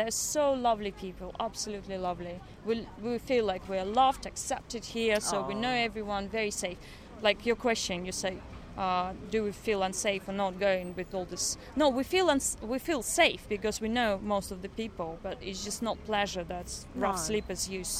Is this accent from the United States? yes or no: no; Russia; English is a second language; now in United Kingdom; I come from Russia originally